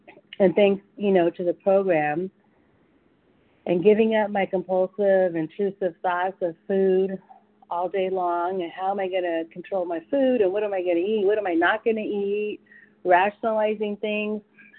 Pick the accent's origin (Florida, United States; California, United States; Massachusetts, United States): California, United States; Hi, good morning, Lorraine. I'm from California.